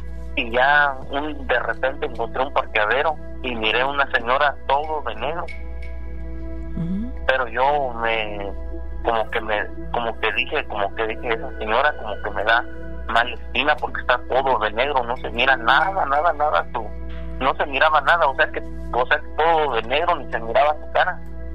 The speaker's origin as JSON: {"language": "Spanish", "town": "Jilotepec", "region": "State of Mexico", "country": "Mexico", "lives_now": "Los Angeles, United States", "said": "De allá, soy de allá del Estado de México."}